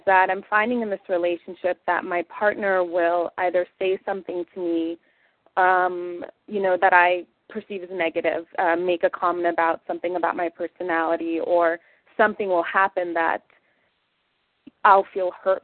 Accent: San Francisco, California, United States; from San Francisco.

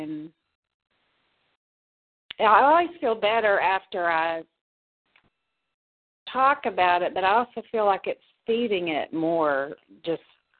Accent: Odessa, Texas, United States; I'm from Odessa, Texas.

